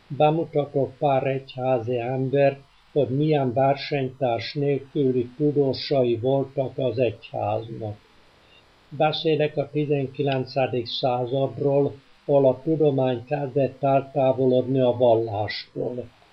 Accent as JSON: {"language": "Hungarian", "region": "Vas", "country": "Hungary", "tie": "born there", "also_born_or_lived": "Kőszeg / Paraguay", "said": "elmondom, hogy Vas megyébe születtem, hogy mikor, azt jobb elhallgatnom"}